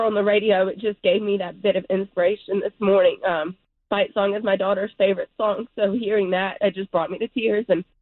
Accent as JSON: {"language": "English", "town": "Noonan", "country": "United States", "said": "I'm from Noonan, so it's a little small town"}